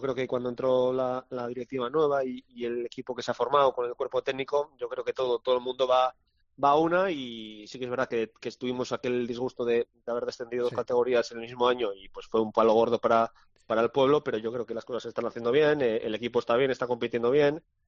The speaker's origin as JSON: {"language": "Spanish", "town": "Barakaldo", "region": "Basque Country", "country": "Spain", "said": "el Baracaldo, porque es el equipo de mi pueblo."}